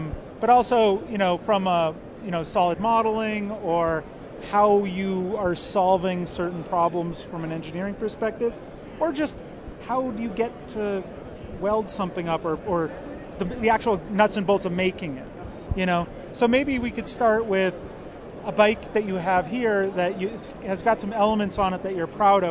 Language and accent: English; California, United States; I'm from Marin. I live in Fairfax.